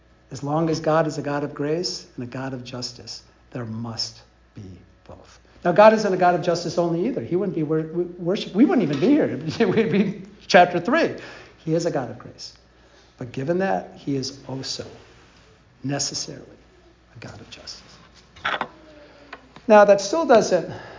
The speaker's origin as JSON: {"language": "English", "region": "California", "country": "United States", "said": "I'm from California, right? And I've got to tell you that California is a great example of this because it's thrashed."}